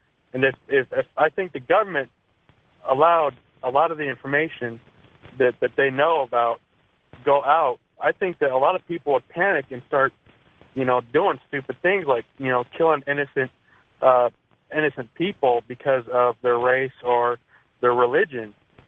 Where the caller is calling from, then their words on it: Mesa, Arizona, United States; I'm from Mesa, Arizona.